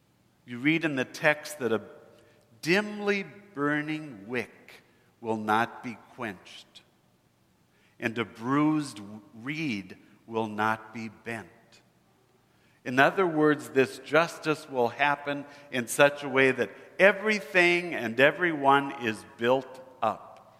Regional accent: Williston, North Dakota, United States; also born or lived in Minot; When I was growing up in Williston and Minot, I always listened to KFYR.

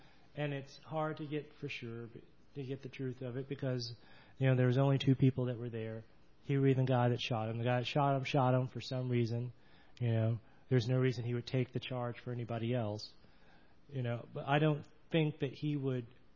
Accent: Jacksonville, Florida, United States; For me, I grew up here in Jacksonville, Florida, you know, and when I was growing up in the 80s in Jacksonville, there was a lot of wrestling on the air.

